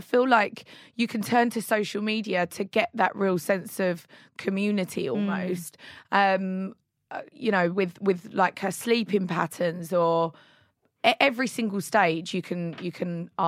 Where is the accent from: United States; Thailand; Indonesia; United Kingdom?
United Kingdom; Brentwood, East of England; What's really strange is I grew up in down this cul-de-sac for 13 years. I was born in Haldwood and I grew